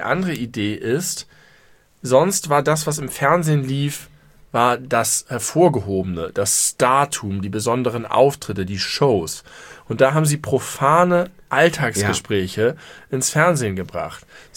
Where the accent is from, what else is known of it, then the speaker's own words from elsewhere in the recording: Hamburg, Germany; ich komme aus Hamburg, tut mir leid, das ist nicht meine Kategorie von Taxi.